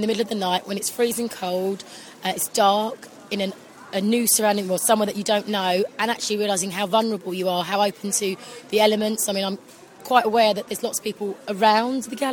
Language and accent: English; Hatfield, East of England, United Kingdom; from Hatfield.